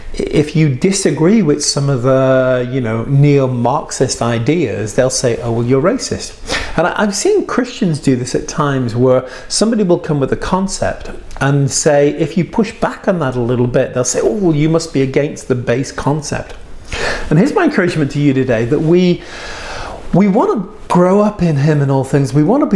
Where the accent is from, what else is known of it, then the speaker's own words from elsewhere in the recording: United States; I apologize, fellow Americans, speaking as an American.